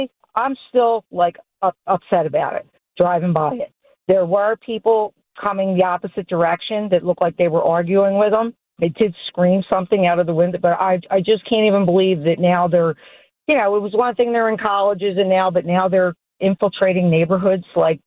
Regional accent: Washington Township, New Jersey, United States; I'm from Washington Township, but I was heading to the Deptford Mall.

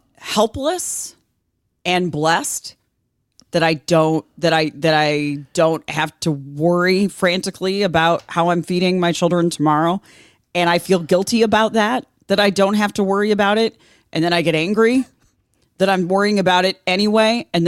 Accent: Midwest, United States; Because I'm from the Midwest. We wave at everything.

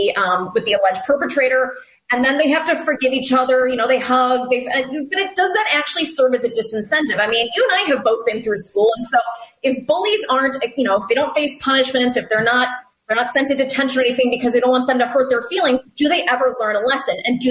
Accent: Chicago, Illinois, United States; I'm from Chicago. I probably pronounce it wrong.

